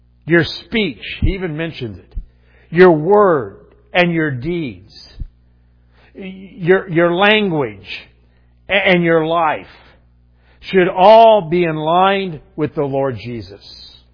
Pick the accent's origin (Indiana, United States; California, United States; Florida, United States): Indiana, United States; now in Michigan, United States; I grew up in Indiana, and though I've lived most of my life right here in Michigan, I'm still a Hoosier.